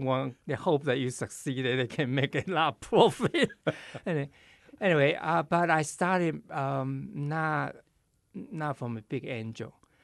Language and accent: English; Taiwan; I'm from Taiwan, and that I always feel that I want to do something that society that I have today, I grew up there